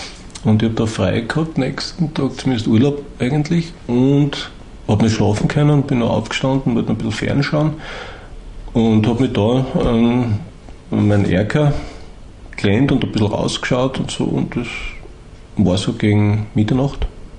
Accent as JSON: {"language": "German", "town": "Knittelfeld", "region": "Styria", "country": "Austria", "said": "bin aus Knittelfeld, habe damals 2003 noch am Hauptplatz 2 gewohnt und habe da eine Sicht Richtung Tremmelberg gehabt."}